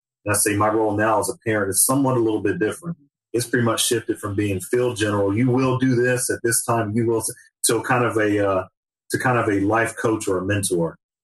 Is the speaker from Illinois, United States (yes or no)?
no; Virginia, United States; I love the East. I'm from Virginia, so I would be thrilled to live either in Maryland or, well, North Carolina.